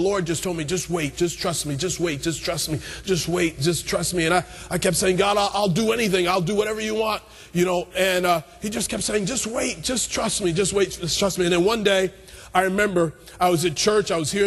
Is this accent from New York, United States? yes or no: yes; New York, United States; you know, I'm a New Yorker